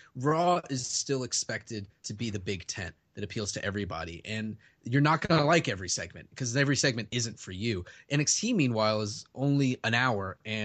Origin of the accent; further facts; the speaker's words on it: the South, United States; I grew up in the South too